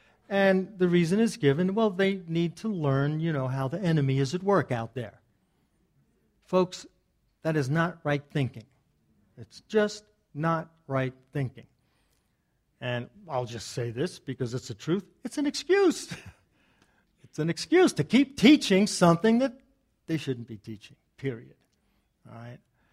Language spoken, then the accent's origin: English; New York, United States; So, I grew up in Long Island.